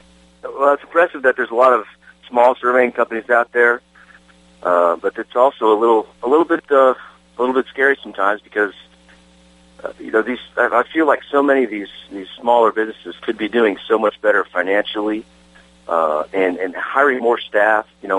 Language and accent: English; Minnesota, United States; born there; also born or lived in Illinois / Arkansas / Texas / North Carolina; So I was born in Minnesota, but I've lived in Minnesota, Illinois, Arkansas, Texas, North Carolina, and Costa Rica, and then Tennessee.